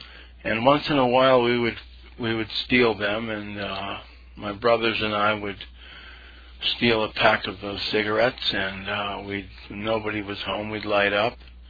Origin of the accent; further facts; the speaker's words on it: New England, United States; also born or lived in Boston, Massachusetts / Connecticut / Maine; I was born in Boston, Massachusetts in 1960, and I grew up in New England, and several towns in New England, Connecticut, Maine, and Massachusetts.